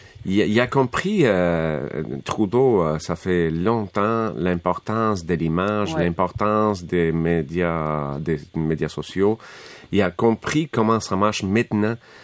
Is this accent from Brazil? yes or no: no; Argentina; now in Canada; Moi, je viens de l'Argentine, puis on a vu des vidéos faites en espagnol